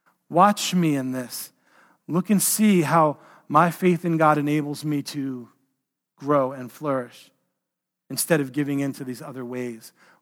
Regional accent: New York City, New York, United States; I walked into a kosher deli growing up in New York City and asked for a cheeseburger

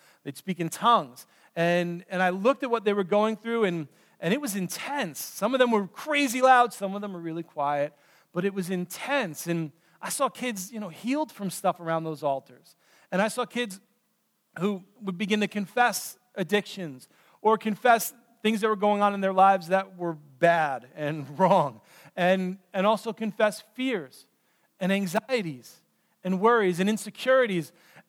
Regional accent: New York City, New York, United States; I grew up in New York City, and our camps were always upstate New York.

